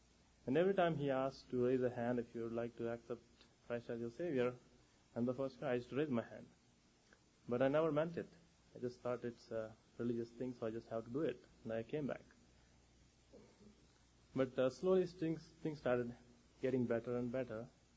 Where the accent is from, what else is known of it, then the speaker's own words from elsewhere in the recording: Guntur, Andhra Pradesh, India; born there; I come from a Christian family. I was born in South India. It's called Guntur. My grandparents are Christians, and my dad comes from a Christian family. My mom, she has a Hindu background.